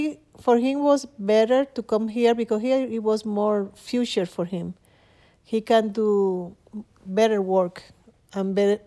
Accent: Santo Domingo, Distrito Nacional, Dominican Republic; Yes, from the south, but I grew up in Santo Domingo, which is the capital.

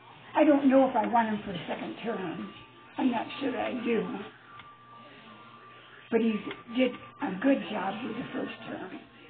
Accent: Millington, Michigan, United States; Well, I grew up in Millington, Michigan. We was on a farm. We worked hard.

